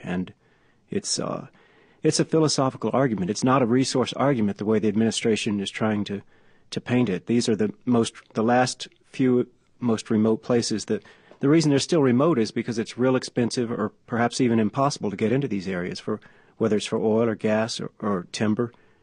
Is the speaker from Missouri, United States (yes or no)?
no; Houston, Texas, United States; I grew up in Houston, which, on a weekend, I might get up into the hill country around Crawford and go hunting or something.